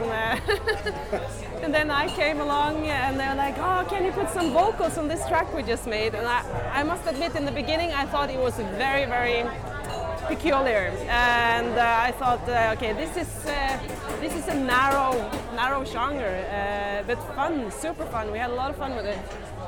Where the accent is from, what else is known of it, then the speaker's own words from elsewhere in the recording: Norway; I'm from Norway.